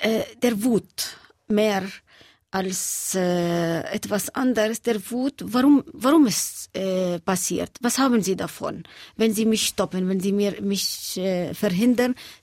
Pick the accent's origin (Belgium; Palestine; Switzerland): Palestine; Bethlehem, West Bank; ich komme aus Bethlehem und man ist stolz, in Bethlehem zu sein.